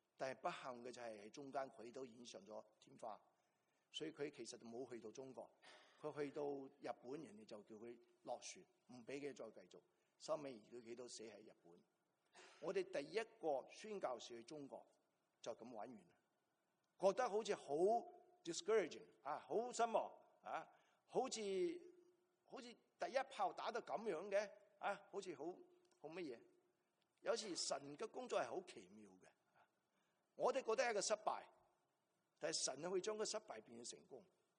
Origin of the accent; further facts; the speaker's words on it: Canada; 所以我哋加拿大人啊，对于中国人好有心嘅。